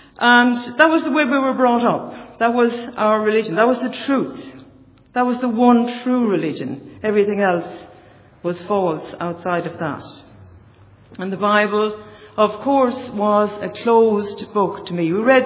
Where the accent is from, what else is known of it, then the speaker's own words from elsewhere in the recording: west of Ireland, Ireland; the west of Ireland, and never knew anything of the need to be converted as a young person growing up.